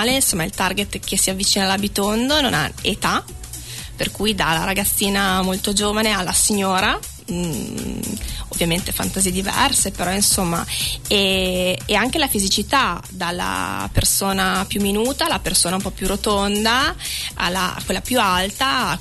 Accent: Emilia-Romagna, Italy; now in Quistello, Italy; No, io sono emiliana, doc.

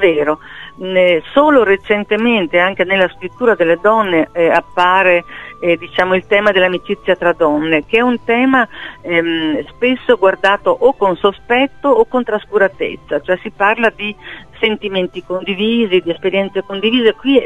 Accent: Trentino-Alto Adige, Italy; il Trentino, che è la mia terra, anzi quello che chiamo la mia terra in tasca, perché è il luogo non solo in cui sono nata

